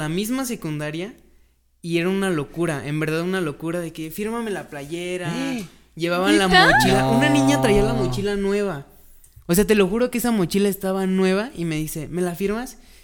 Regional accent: Guanajuato, Mexico; now in Querétaro, Mexico; Querétaro me adoptó, pero mi corazoncito sigue siendo guanajuatense.

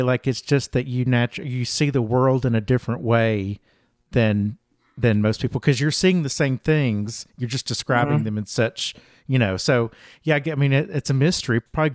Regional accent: Alabama, United States; Ashley's from Kentucky, I'm from Alabama, and you're from Mississippi.

